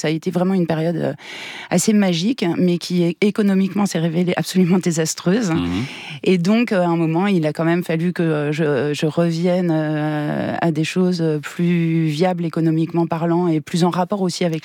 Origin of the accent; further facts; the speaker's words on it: Paris, Île-de-France, France; Alors d'abord, moi je suis née effectivement à Paris et j'ai grandi à Paris. Donc j'étais vraiment une petite citadine jusqu'au bout des ongles.